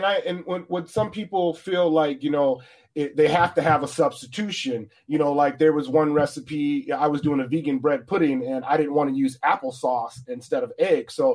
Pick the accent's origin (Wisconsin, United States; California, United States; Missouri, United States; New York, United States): Wisconsin, United States; You know, hey, you know, we're from Wisconsin, so we love the Door County cherries.